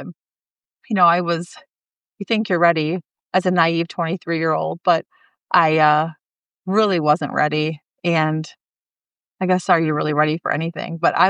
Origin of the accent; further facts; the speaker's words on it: Eden Prairie, Minnesota, United States; also born or lived in New Jersey; I was born in New Jersey. I lived there for 3 years. And then my family and I moved to Minnesota, Minneapolis area, Eden Prairie, Minnesota specifically. I grew up there and had a great, it was a great place to grow up.